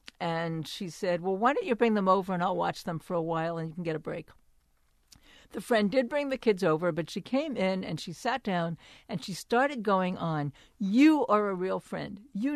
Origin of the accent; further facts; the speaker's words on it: Brooklyn, New York, United States; So some of you may have already guessed this from my way of speaking. I'm from Brooklyn, New York